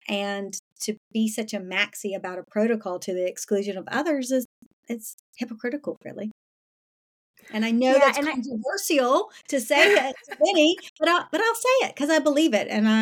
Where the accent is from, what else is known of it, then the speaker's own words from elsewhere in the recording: South Carolina, United States; I had a very, very difficult experience in my hometown of South Carolina